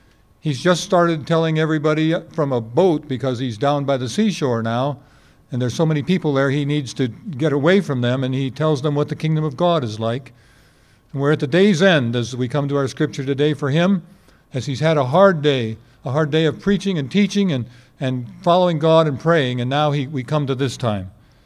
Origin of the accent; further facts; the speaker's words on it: New York, United States; I was born in Ithaca and lived in a little town near there.